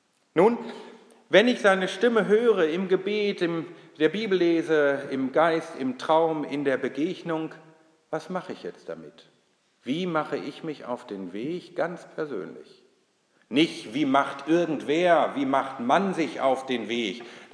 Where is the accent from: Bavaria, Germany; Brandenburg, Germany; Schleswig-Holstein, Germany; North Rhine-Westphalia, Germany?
North Rhine-Westphalia, Germany; Bielefeld; In Bielefeld, wo ich herkomme